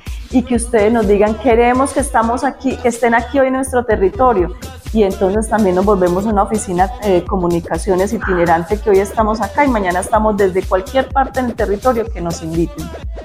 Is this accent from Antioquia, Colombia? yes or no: yes; Antioquia, Colombia; Como buenos antioqueños que somos